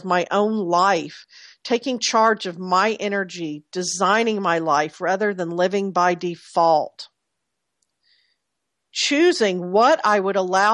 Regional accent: Texas, United States; By the way, I'm from Texas and from the South.

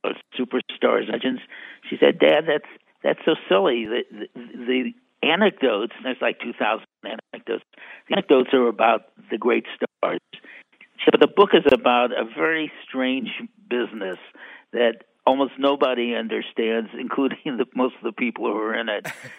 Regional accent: St. Louis, Missouri, United States; I grew up in St. Louis, as … we were in St. Louis because that's where Joseph Pulitzer was.

